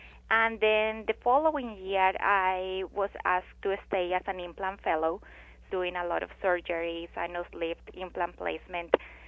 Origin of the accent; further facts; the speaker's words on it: Colombia; moved away as an adult; also born or lived in Texas; now in United States; So I'm originally from Colombia, and I did dental school there and moved here about 12 years ago. So initially, I lived 5 years in Texas and worked with D4D, and then I moved to California.